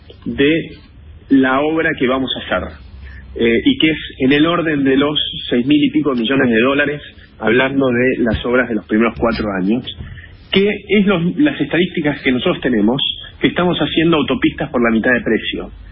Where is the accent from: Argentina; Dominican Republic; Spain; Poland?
Argentina; que es lo que hicimos como argentinos, lo que supimos hacer en 65 años.